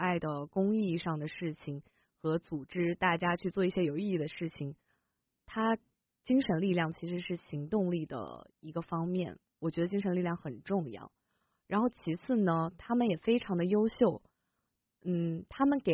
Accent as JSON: {"language": "Chinese", "town": "Changsha", "region": "Hunan", "country": "China", "tie": "born or raised there", "also_born_or_lived": "Zhuzhou", "said": "其实我是在生在株洲，但是我在长沙生活了很长的时间，然后所以我现在我的方言我可能只会长沙话"}